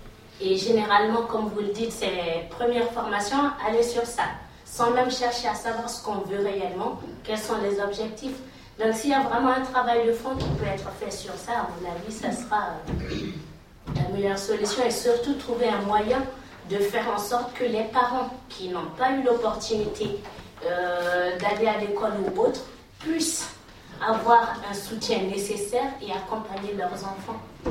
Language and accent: French; Grigny, Île-de-France, France; je viens de Grigny, de l'Essonne, d'un quartier assez sensible que beaucoup de gens connaissent.